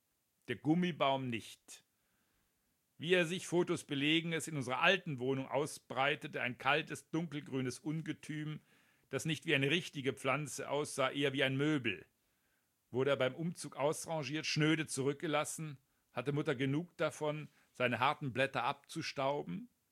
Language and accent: German; Heilbronn, Baden-Württemberg, Germany; in meiner Heimatstadt Heilbronn